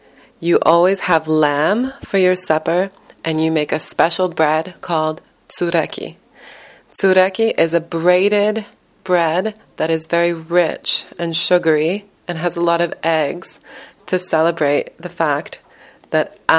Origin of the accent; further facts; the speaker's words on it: Montreal, Quebec, Canada; I'm from Montreal in Canada